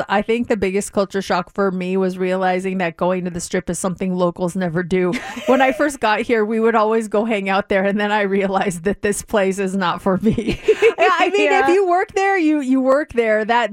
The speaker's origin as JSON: {"language": "English", "region": "Colorado", "country": "United States", "said": "For me, it was definitely the summers. I came from Colorado. Our hot summers were like 95."}